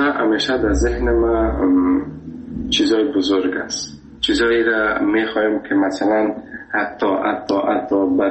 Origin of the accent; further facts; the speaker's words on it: Afghanistan; من گفتم خودت از کجا هستی؟ گفتم از افغانستان.